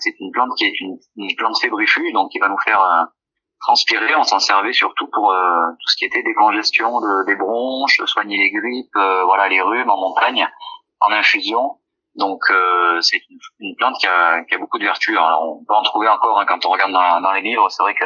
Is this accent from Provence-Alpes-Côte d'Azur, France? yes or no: yes; Orcières, Provence-Alpes-Côte d'Azur, France; on est donc déjà natif de la montagne, hein. Nous, on vient de la commune d'Orcières et particulièrement du village de Prapic. Donc c'est vraiment un village qui est au fond de la vallée